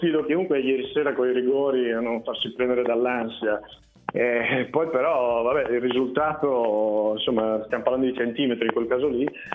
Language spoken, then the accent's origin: Italian; Ferrara, Emilia-Romagna, Italy; Io sono di Ferrara, quindi sì.